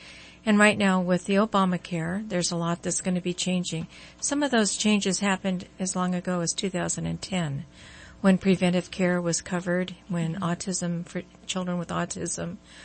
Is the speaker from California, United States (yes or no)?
yes; Glendale, California, United States; born there; I was born in Glendale, California, but we came here from the San Jose area, yes.